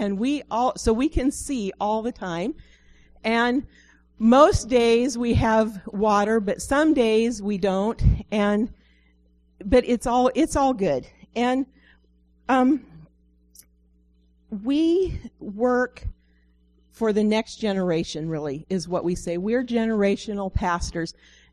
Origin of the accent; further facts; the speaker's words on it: Drain, Oregon, United States; also born or lived in Roseburg; But we're really from Roseburg, and if you come have pizza, we can explain the whole mess to you. But we grew up in Drane and Yonkala and lived in Oregon our entire lives